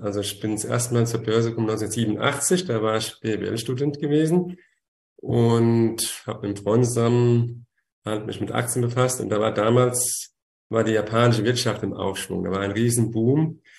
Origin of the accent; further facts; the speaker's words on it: Frankfurt am Main, Hesse, Germany; ich komme halt aus Frankfurt am Main, ja, sehr schöne Finanzmetropole. Dürfte ja allgemein bekannt sein. Bin 58 Jahre alt, verheiratet, Vater von 2 erwachsenen Söhnen.